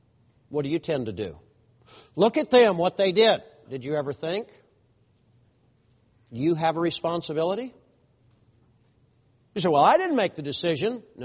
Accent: United States; let me just tell you, I'm an American citizen.

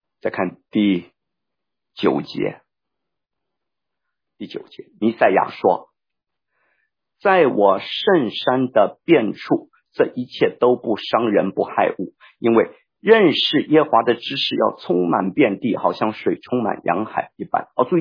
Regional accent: China; 我是中国人，我讲的是中国话，我本来没有共同语言的

